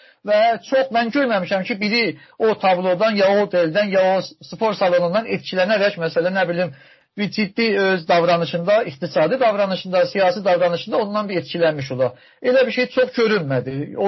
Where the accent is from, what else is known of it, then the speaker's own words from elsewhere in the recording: Ardabil, Ardabil Province, Iran; Bu, mən özüm Ərdəbilliyəm və bunu üzülərək deyirəm